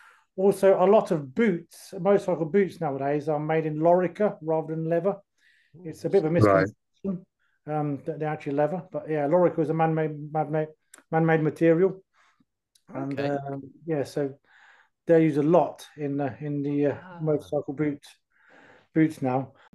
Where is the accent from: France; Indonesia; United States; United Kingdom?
France; I actually grew up in France. And I remember seeing an anti-vivisection poster on a wall in Coulommiers near Toulouse, where I used to live.